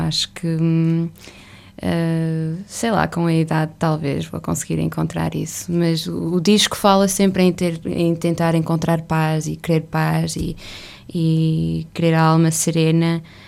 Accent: Portugal; Eu sou portuguesa, tenho dupla nacionalidade

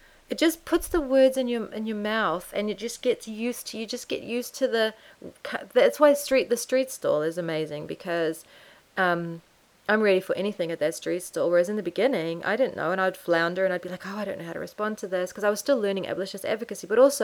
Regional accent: New Zealand; moved away as an adult; mean, I left New Zealand. I was gone for half my life. I was gone for almost all of my adult life. I was gone from New Zealand.

